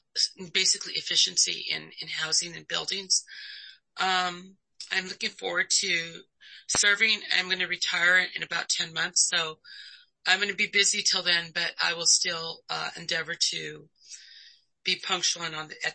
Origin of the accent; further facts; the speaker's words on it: Wilmington, California, United States; I grew up in Wilmington, California. I've been a longshoreman for 40 years.